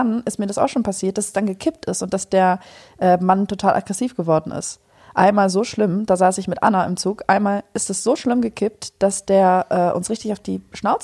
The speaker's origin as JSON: {"language": "German", "country": "Germany", "said": "so ein bisschen Mischmasch in meiner Familie, aber nee, ich bin eigentlich Deutsche."}